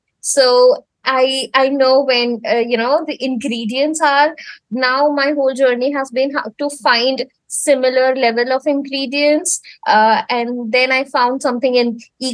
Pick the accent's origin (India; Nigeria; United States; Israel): India; Surat, Gujarat; moved away as an adult; now in Mumbai, India; I'm originally from Surat and I moved to Mumbai for my master's, and since then fell in love and stayed here. It's been 4 or 5 years, discounting the COVID years